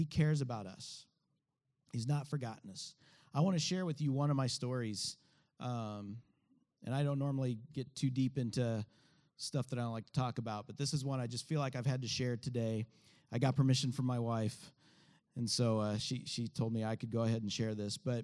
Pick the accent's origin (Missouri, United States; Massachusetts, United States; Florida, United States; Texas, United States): Missouri, United States; St. Joseph; Because I am from St. Joseph, Missouri, about 45 minutes away. That's where my family is.